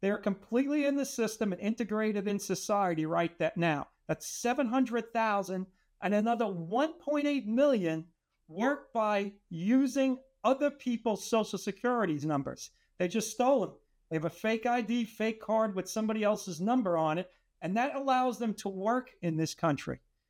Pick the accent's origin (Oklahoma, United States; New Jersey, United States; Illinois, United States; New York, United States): New Jersey, United States; I'm a refugee from New Jersey, so I looked at the voter registration form there.